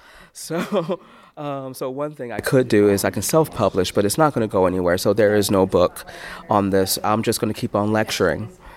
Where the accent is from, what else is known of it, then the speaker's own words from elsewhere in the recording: Rochester, New York, United States; Well, first of all, I came from Rochester, New York, and so Frederick Douglass was there for the majority of his adult life